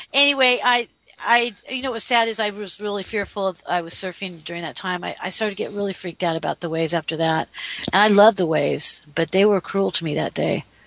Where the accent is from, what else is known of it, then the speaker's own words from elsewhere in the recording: California, United States; Well, you know, we're from California, three of us here on the show